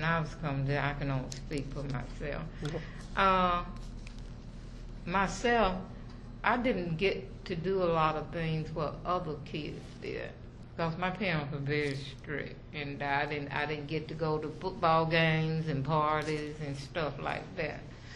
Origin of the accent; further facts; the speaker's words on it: Scottsdale, Arizona, United States; I'm born and raised in Scottsdale.